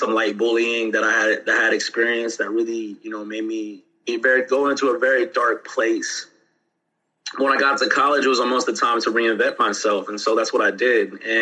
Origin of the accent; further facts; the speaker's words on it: Sharon, Pennsylvania, United States; So when I was in sixth grade, I'm from Sharon, Pennsylvania, Sharon, PA. So I went to school at Our Lady of Fatima in Furrow, PA.